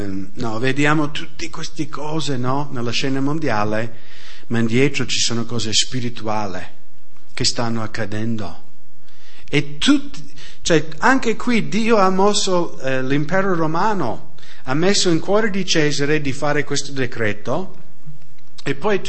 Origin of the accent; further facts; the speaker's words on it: United States; Italian is a second language; io vengo dall'America